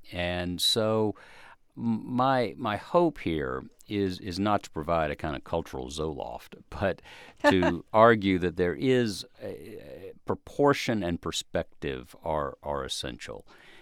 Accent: the South, United States; I'm a Southerner.

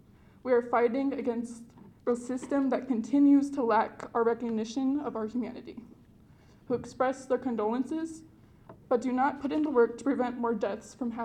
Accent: Minneapolis, Minnesota, United States; I am 23 years old. I am from Prairie Island Indian Community, and I am from Southside, Minneapolis, which can come with some challenges.

